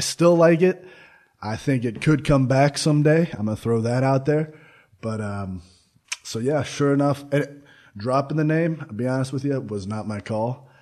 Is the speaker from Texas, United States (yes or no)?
no; Pittsburgh, Pennsylvania, United States; I'm from Pittsburgh, PA, yeah.